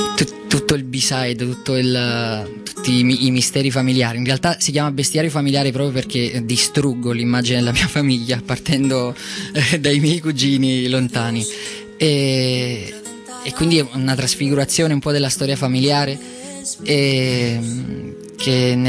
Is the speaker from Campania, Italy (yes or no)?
yes; Naples, Campania, Italy; sono nato a Napoli nell'84, quindi sono cresciuto a Pane